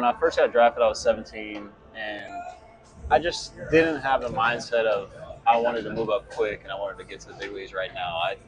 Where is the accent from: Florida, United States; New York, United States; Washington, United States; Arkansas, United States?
Florida, United States; Winter Haven; I grew up in Winter Haven, Florida.